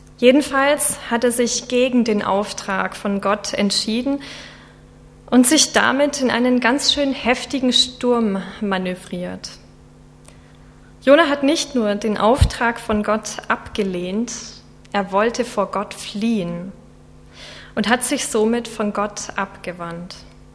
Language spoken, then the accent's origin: German; Regensburg, Bavaria, Germany; Ich komme ursprünglich aus der Mennonitengemeinde in Regensburg. Da bin ich aufgewachsen und nach meinem Abitur bin ich dann in den Schwarzwald für ein freiwilliges soziales Jahr. Danach bin ich dann nach Kassel gegangen.